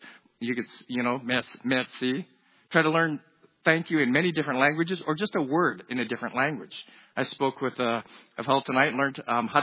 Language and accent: English; New York, United States; born or raised there; also born or lived in South Korea